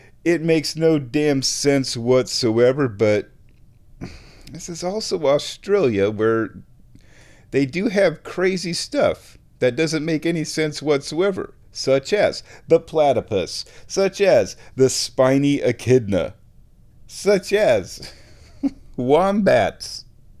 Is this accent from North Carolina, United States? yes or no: no; Nebraska, United States; I mean, I'm from Nebraska. Our mascot is a Cornhusker.